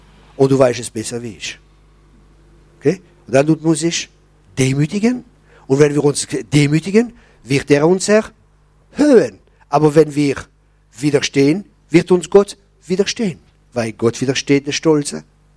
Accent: Grand Est, France; Ich bin Elsässer, ich kenne mich.

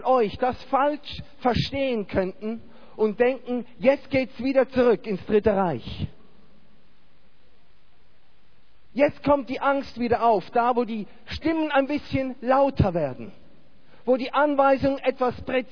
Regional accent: Switzerland; now in Leipzig, Germany; Wenn man von außerhalb kommt, wenn man von der Schweiz kommt und dann plötzlich sich hier in Leipzig wiederfindet

